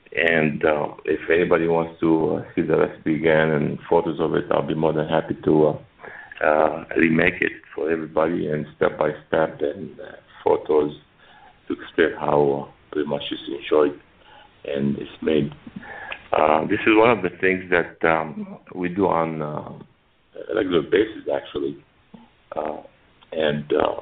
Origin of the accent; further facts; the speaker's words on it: Lebanon; now in Phoenix, United States; I came from Lebanon. I grew up in Lebanon. I was born in Lebanon. And I've been in Phoenix for the last 30 years or so. Actually, 30 years this month.